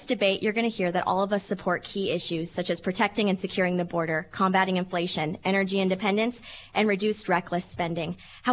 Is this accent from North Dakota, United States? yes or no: yes; Bismarck, North Dakota, United States; born and raised in Bismarck, Mandan. I am a proud product of the North Dakota public school system